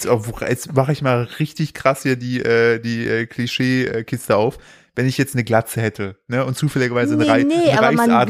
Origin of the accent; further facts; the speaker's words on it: East Germany, Germany; ich komme aus dem Osten, richtig.